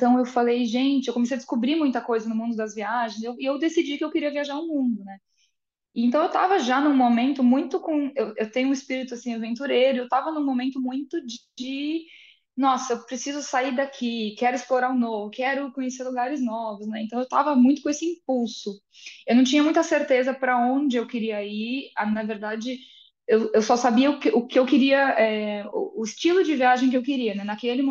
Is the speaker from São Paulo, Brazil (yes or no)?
yes; São Paulo, Brazil; now in Denmark; Eu sou de São Paulo e eu moro na Dinamarca desde outubro de 2016.